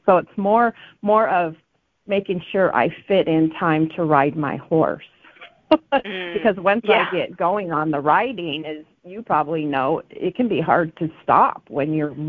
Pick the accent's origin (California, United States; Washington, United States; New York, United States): Washington, United States; Spokane; moved away; it was an adjustment because I was raised in Spokane, in the Spokane Valley. And so to come to the reservation, it was almost like camping every day.